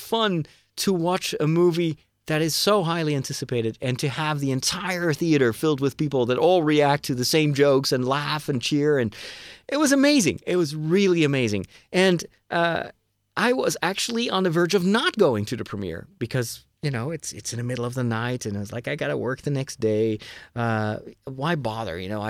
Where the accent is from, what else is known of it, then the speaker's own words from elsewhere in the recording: Amersfoort, Utrecht, Netherlands; English is a second language; That's when I saw the movie in this brand new movie theater here in my hometown, Amersfoort, in the Netherlands, in a beautiful setting.